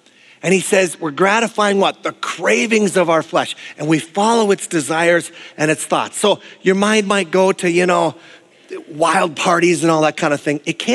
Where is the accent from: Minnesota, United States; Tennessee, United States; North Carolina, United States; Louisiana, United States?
Minnesota, United States; And I know that doesn't sound nice, but I'm from the Iron Range. That's the way we are.